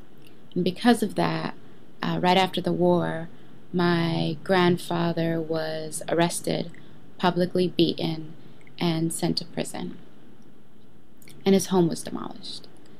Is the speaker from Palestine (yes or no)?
yes; Rammun, West Bank, Palestine; I'm from the West Bank village of Ramun, Palestine. In the mid-1960s, my grandfather … was Mukhtar of the village.